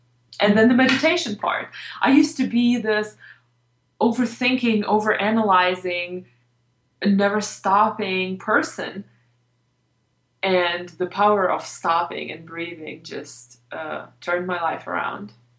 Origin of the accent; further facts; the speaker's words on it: Ukraine; everybody around me really smoked back whenever I was growing up in Ukraine.